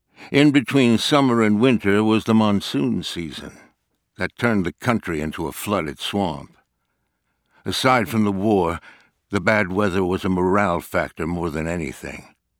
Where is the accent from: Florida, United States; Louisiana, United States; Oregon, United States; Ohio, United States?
Ohio, United States; Cleveland; born there; I was born on May 21st in Cleveland, Ohio. I am 82 years old